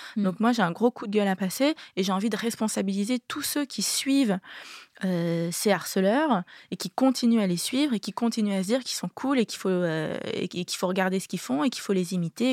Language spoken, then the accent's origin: French; France; born there; je suis née en France, d'origine vietnamienne